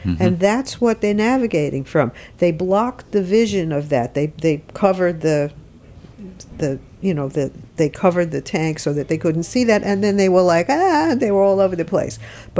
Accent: United States; when I was growing up on Long Island Sound, we had a little boat

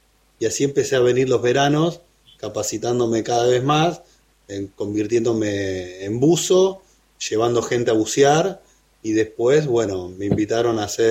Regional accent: Buenos Aires, Argentina; now in Puerto Pirámides, Argentina; Yo no soy de Puerto Pirámides, soy de Buenos Aires y me fui hace unos cuantos años buscando otra cosa, buscando algo diferente que no me estaba dando Buenos Aires.

